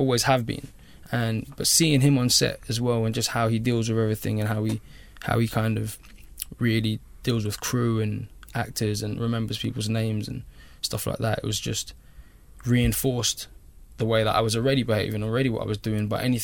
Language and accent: English; Ladbroke Grove, London, United Kingdom; when I grew up in Ladbroke Grove, it was not fun.